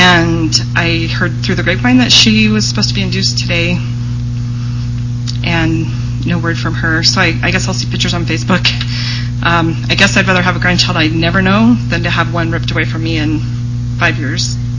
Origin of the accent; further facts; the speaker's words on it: Oregon, United States; we're from Oregon.